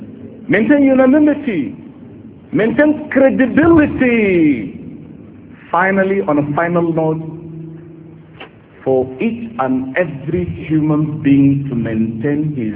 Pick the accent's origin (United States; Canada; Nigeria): Nigeria; I am Nigerian. And I'm proud of Nigerian language